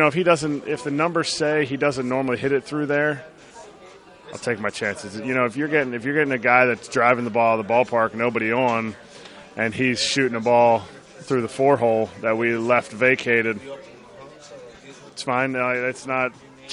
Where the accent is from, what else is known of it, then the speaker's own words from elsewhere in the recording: Philadelphia, Pennsylvania, United States; I grew up in Philadelphia, so to be able to have a home opener there was really special for me.